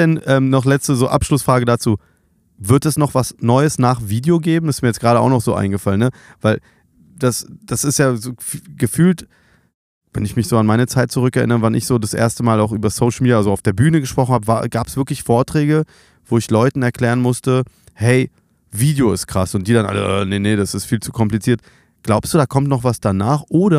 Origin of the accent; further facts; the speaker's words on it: Berlin, Germany; Ich bin Berliner